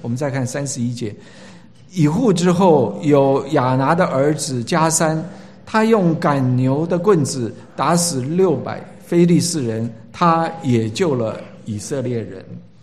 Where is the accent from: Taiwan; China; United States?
China; 这个就是我们中国人心目中的英雄。